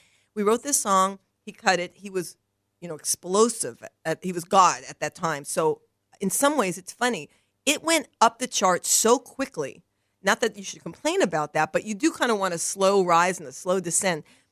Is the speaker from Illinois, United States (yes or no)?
no; New York, United States; also born or lived in Los Angeles; And, of course, I was from New York and L.A., so there's a little of me in there, too.